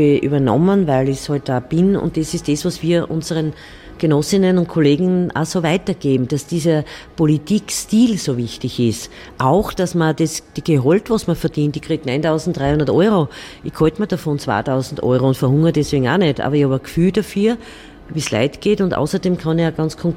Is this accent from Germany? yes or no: no; Graz, Styria, Austria; Meine Heimat, ja.